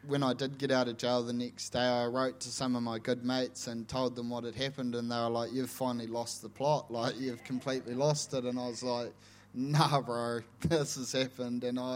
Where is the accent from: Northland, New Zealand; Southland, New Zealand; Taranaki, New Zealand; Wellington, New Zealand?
Southland, New Zealand; Invercargill; born there; I was born in Invercargill.